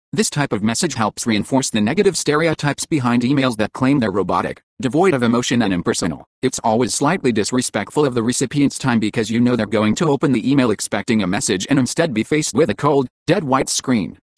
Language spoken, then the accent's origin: English; San Bernardino, California, United States; This when I returned to my hometown of San Bernardino from Denver, Colorado.